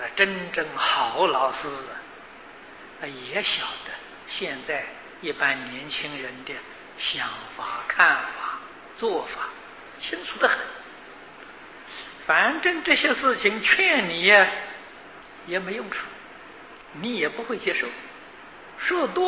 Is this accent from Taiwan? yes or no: no; China; 那我们是中国人，我们的意识形态不相同，我们的生活方式也不一样